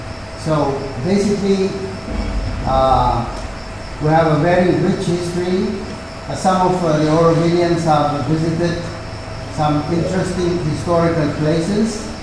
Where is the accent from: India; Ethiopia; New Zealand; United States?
Ethiopia; Addis Ababa; this will also give you a chance to see what my hometown looks like. Because some people are wondering if there was electricity or anything like that, you know, sometimes. So my kids were standing on trees. So, we have nice homes and asphalt roads and all that. It's the diplomatic capital of Africa